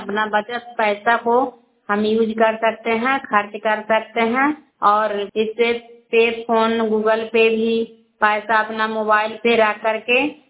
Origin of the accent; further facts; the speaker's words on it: India; मैं क्रॉय ब्लॉक से बिलोंग करती हूँ